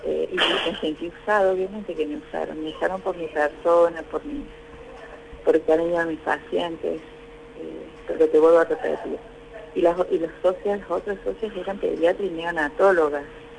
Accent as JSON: {"language": "Spanish", "country": "Uruguay", "said": "Entonces soy de Uruguay"}